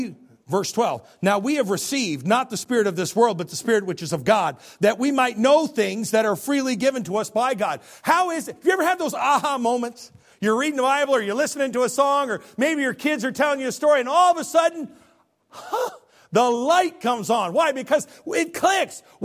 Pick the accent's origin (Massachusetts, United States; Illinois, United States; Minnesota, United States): Illinois, United States; Like my parents. I'm from Illinois. People call each other idiots all the time.